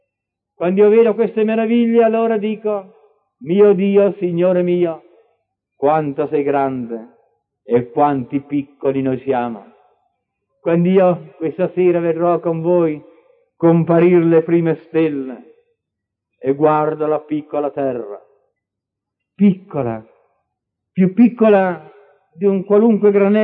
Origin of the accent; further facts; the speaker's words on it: Loreto, Marche, Italy; born there; Noi eravamo nelle Marche, nella mia terra. Io sono della terra di Leopardi. Sono nato ai piedi del colle della Madonna, del colle di Loreto.